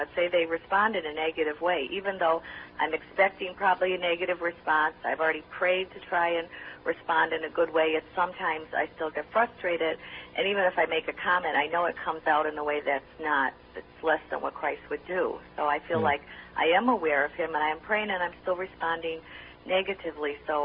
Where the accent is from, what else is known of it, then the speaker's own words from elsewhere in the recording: Chicago, Illinois, United States; I'm from the Chicago area.